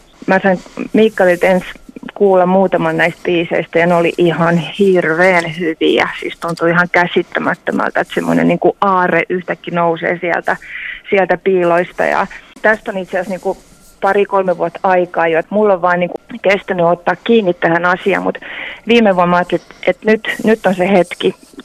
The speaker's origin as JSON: {"language": "Finnish", "town": "Turku", "region": "Southwest Finland", "country": "Finland", "said": "Mä menin täällä Turussa, mä oon turkulainen."}